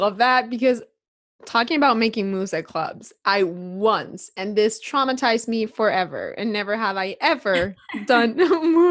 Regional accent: Chile; oh, I'm from Chile.

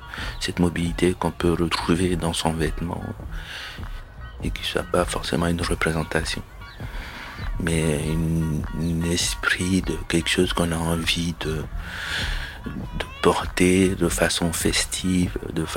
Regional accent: Mali; Moi, je venais du Mali, d'Afrique, j'avais aussi d'autres préoccupations dans ma tête

